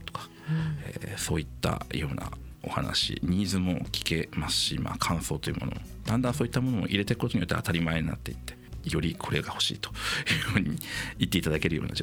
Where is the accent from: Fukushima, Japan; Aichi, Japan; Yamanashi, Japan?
Fukushima, Japan; moved away as an adult; 私自身は福島県福島市の出身なんですが、就職して外に出ておりまして、